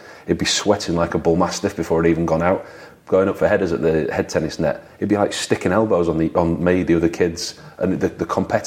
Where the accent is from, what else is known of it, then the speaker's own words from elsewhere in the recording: Beverley, Yorkshire and the Humber, United Kingdom; Beverley. I was born in Beverley, yeah.